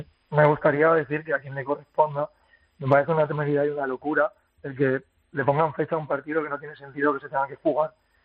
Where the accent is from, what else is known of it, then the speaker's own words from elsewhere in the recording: Picanya, Valencian Community, Spain; now in Paiporta, Spain; Yo soy de Picaña, natal de Picaña. Mi familia vive en Picaña, pero llevo aproximadamente casi un año viviendo en Paiporta con mi pareja.